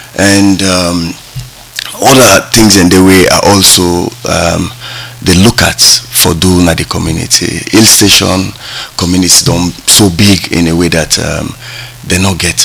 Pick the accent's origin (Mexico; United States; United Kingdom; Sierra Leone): Sierra Leone; Wilberforce, Western Area; And me, born of Wilberforce, and I grew up in Wilberforce.